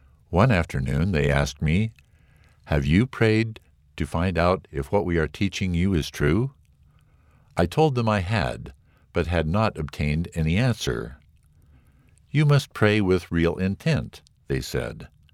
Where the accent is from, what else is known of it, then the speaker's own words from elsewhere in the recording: San Miguel, El Salvador; I began searching in libraries and inquiring at the various religious denominations in my hometown of San Miguel, El Salvador.